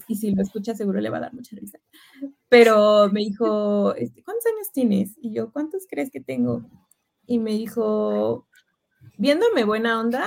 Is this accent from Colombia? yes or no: no; Mexico; yo soy como mucho chile, mole y pozole